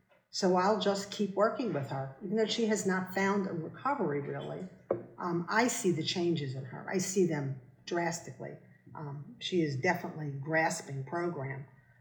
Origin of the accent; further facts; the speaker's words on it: New York, United States; accent: New York; now in North Carolina, United States; And I knew I had just moved down to North Carolina from New York, if anybody can tell by my accent.